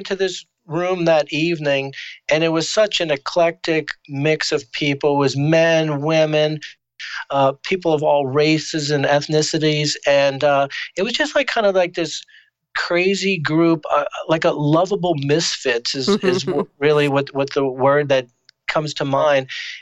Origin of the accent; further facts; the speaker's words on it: Baton Rouge, Louisiana, United States; I'm driving down a pretty big thoroughfare in my hometown of Baton Rouge